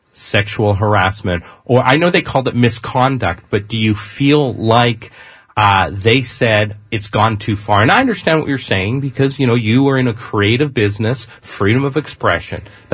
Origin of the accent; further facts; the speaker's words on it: Canada; it reminds me of growing up in Canada